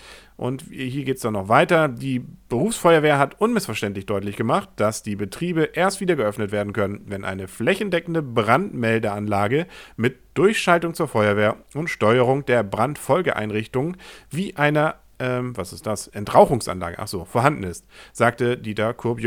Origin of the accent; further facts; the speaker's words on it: Kiel, Schleswig-Holstein, Germany; Als Kieler kennt man das ja gar nicht.